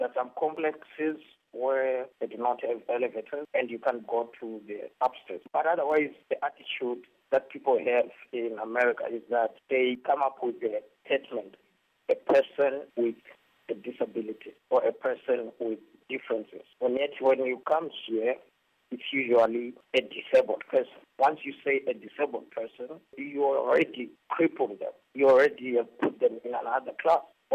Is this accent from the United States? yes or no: no; Zimbabwe; English is a second language; The first one was my accent, because the way I even pronounce my name, no one could understand it. So that was the first thing. And when you come from Zimbabwe, you were taught, like, you know, when you're saying "ah," you're supposed to roll your tongue